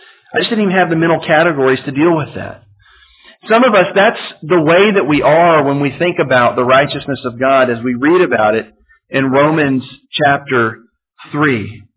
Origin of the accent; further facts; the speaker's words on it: Louisiana, United States; Now, I'm from Louisiana, and Louisiana people don't really know what to do with snow.